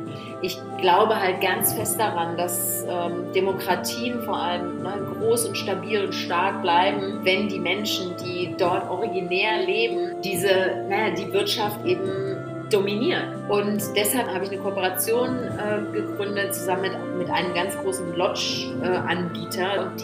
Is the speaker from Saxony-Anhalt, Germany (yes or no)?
yes; Saxony-Anhalt, Germany; heute lebe ich ja in Afrika, da kommen wir ja noch dazu, aber ich bin sozusagen im Afrika Deutschlands aufgewachsen, also wirklich im tiefsten Wald in der Wildnis zwischen Rehen und Hirschen und Wildschweinchen und Ameisenhügeln mit Baumbutzen bauen und so weiter in Sachsen-Anhalt.